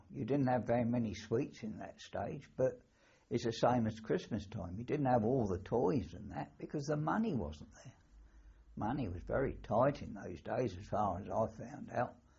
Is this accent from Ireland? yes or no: no; Guildford, South East England, United Kingdom; Oh, yes, I've grown up in Guildford. I've been here all my life, actually, apart from when I was in the forces.